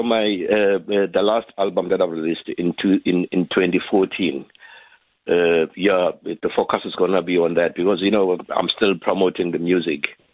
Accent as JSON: {"language": "English", "town": "Queenstown", "region": "Eastern Cape", "country": "South Africa", "tie": "born or raised there", "moved": "as an adult", "lives_now": "Cape Town, South Africa", "said": "when I left my hometown in Queenstown, I really wanted to pursue my musical career."}